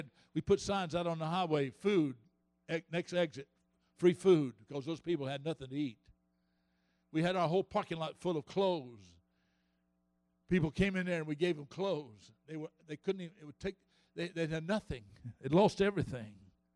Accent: Florida, United States; I'm from Florida. And when I go back home, I have trouble eating because they have ruined me in Louisiana.

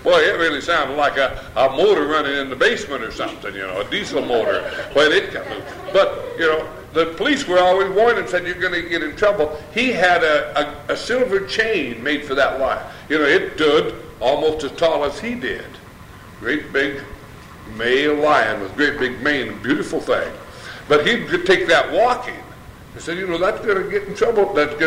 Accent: Idaho, United States; I come from the Sticks of Idaho, a town about the size of Haines.

